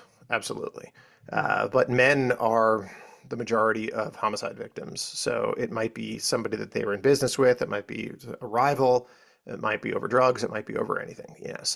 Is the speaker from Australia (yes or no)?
no; New York, United States; and I'm from Long Island